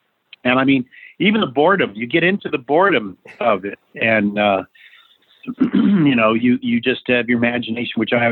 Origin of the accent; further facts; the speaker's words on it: Newport Beach, California, United States; Well, my dad was in the Marines. He was in the military. So even though my home, our home base, which they chose as their home, was Newport Beach